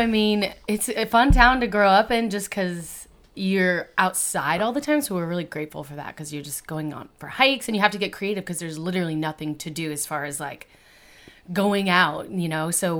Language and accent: English; Sedona, Arizona, United States; also born or lived in Nashville; So we're from Oak Creek in Sedona, Arizona.